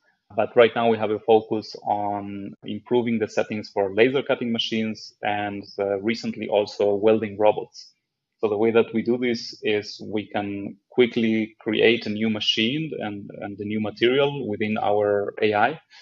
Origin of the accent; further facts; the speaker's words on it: Argentina; English is a second language; moved away as an adult; also born or lived in Israel / France; now in Germany; I have been living in Germany for about 4 years now. I'm originally from Argentina, and I have been a little bit all over the world.